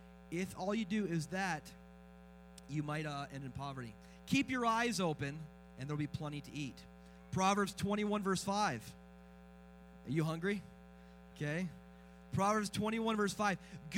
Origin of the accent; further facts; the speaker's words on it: Michigan, United States; I grew up in Michigan. I have a little Mennonite background.